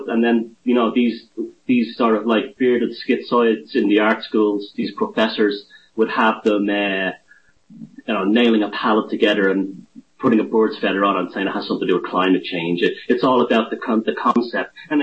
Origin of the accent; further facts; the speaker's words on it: Ireland; And there are, being Irish, there are factions within that too, unfortunately. You know, it's just the nature of our culture, whatever, you know.